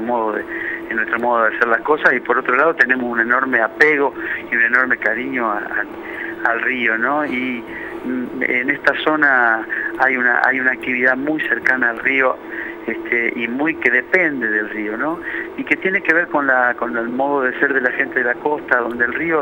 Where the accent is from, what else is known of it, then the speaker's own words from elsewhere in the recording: Santa Fe, Argentina; El río que pasa por mi pueblo, del que hablábamos antes, el Carcarañá primero, donde yo pasé toda mi infancia, y luego el Paraná, que somos todos vecinos de acá, de este río.